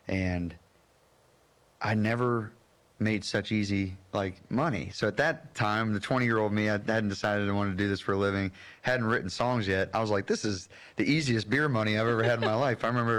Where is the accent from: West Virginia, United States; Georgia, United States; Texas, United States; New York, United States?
West Virginia, United States; Morgantown; I grew up in Morgantown, West Virginia. My parents had moved there for work.